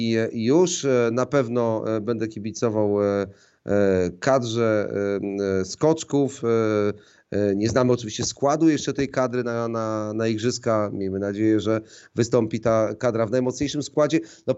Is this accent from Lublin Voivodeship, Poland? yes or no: no; Jarosław, Subcarpathian Voivodeship, Poland; urodziłem się na Podkarpaciu, tam się wychowałem w Jarosławiu, pochodzę z ziemi lubaczowskiej, cieszanowskiej